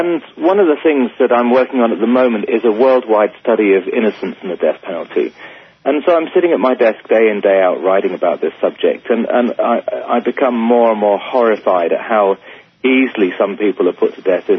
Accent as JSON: {"language": "English", "country": "United Kingdom", "tie": "born or raised there", "said": "I remember the debate when I was growing up in the United Kingdom"}